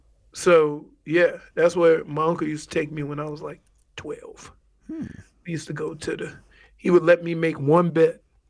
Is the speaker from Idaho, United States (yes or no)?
no; New Orleans, Louisiana, United States; Growing up in the Ninth Ward, I had two advantages.